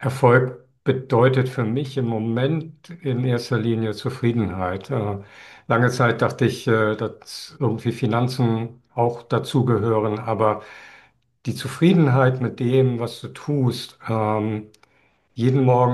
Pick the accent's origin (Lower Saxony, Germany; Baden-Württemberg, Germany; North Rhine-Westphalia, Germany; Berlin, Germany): Lower Saxony, Germany; Lüneburg; Ich komme ursprünglich aus Lüneburg und ich habe mit meinen Eltern immer viel Fahrradtouren unternommen